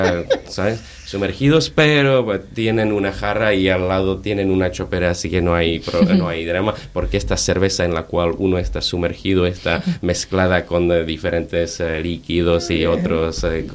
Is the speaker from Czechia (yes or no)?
yes; Ostrava, Moravian-Silesian Region, Czechia; que ustedes saben que soy más del este, soy de Silesia, de Ostrava. Y bueno, Ostrava está entre Moravia y Silesia, miti miti.